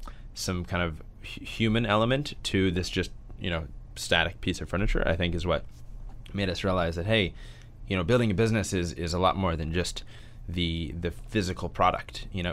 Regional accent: St. Louis, Missouri, United States; Growing up, I grew up in St. Louis, Missouri. Both my parents are small business owners and entrepreneurs themselves

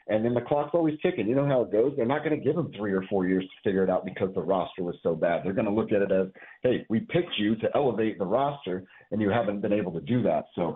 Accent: Denver, Colorado, United States; You know, I am from Denver

